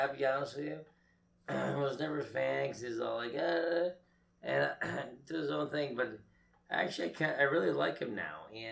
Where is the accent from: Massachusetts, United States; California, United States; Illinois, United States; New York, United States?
Massachusetts, United States; Boston; It's Boston.